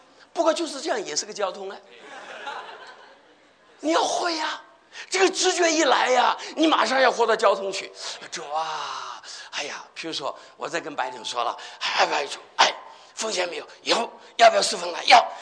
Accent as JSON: {"language": "Chinese", "region": "Henan", "country": "China", "tie": "born or raised there", "said": "我在河南呢长大的，这河南话讲得很好。"}